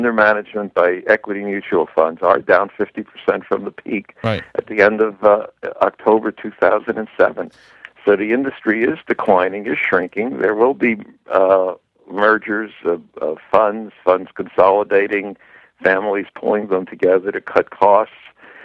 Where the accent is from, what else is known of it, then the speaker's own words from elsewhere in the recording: New York, United States; I guess I may be a very cynical New Yorker.